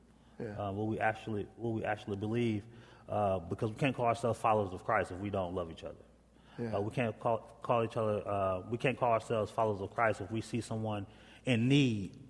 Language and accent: English; Fort Wayne, Indiana, United States; Born and raised in Fort Wayne. Went to Southside High School, graduated in 2003.